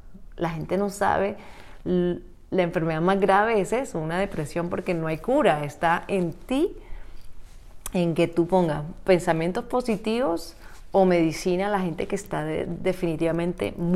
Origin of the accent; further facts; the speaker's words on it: Barranquilla, Atlántico, Colombia; also born or lived in Bucaramanga; Mis hermanos nacieron en Bogotá unos y otros nacimos en Bucaramanga, pero mi papá su trabajo lo hizo en Barranquilla, entonces desde los 4 años crecí allí.